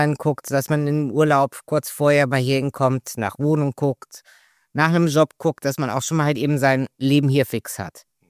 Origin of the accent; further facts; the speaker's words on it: Wuppertal, North Rhine-Westphalia, Germany; ich komme aus Wuppertal ursprünglich, von Wuppertal nach Mallorca bin ich innerhalb von 2,5, 3 Stunden.